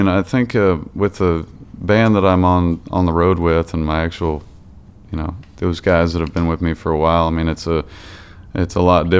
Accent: Pendleton, Indiana, United States; I'm from Pendleton, Indiana, man.

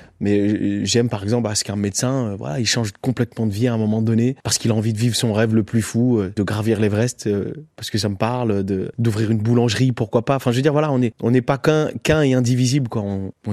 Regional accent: France; je suis français, je me pose pas la question de comment je suis là

